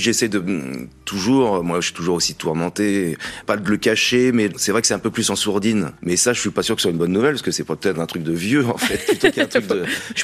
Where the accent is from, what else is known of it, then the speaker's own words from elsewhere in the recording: Île-de-France, France; Moi, je suis banlieusard, puis je suis vraiment banlieusard viscéralement. Je viens de l'Essonne.